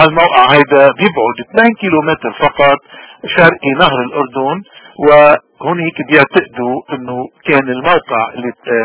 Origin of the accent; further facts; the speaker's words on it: Lebanon; نحن كلبنانيين في عنا عادات كتيرة وممارسات